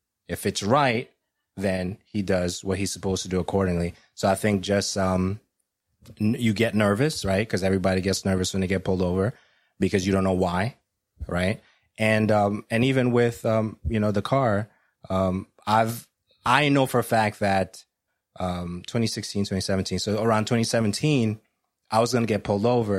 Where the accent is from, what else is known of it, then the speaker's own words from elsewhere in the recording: Brooklyn, New York, United States; growing up in Brooklyn, it was a chaos time. It was the 80s